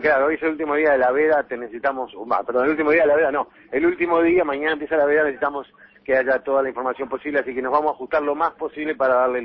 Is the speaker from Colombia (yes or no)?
no; Uruguay; soy periodista uruguayo